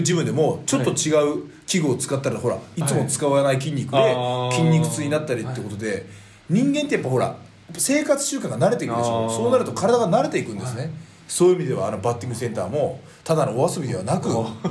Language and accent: Japanese; Fukuoka, Japan; 福岡ですから僕は出身が、